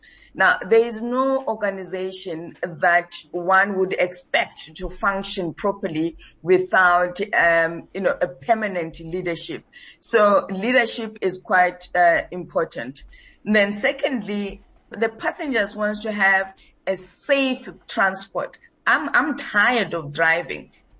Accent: Springs, Gauteng, South Africa; I come from Springs.

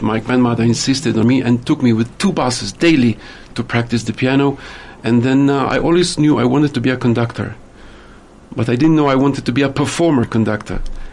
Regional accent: Beersheba, Southern District, Israel; I was born and raised in Be'er Sheva

